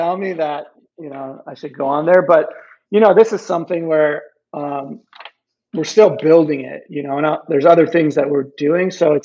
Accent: Iowa City, Iowa, United States; Oh man, I grew up in Iowa City, so there's so many.

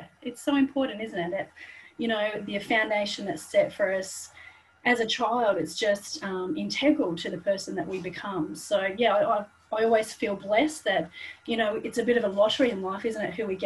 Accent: Sydney, New South Wales, Australia; So I was born and raised in Sydney. And sort of as I've grown up, I've just continued to move north.

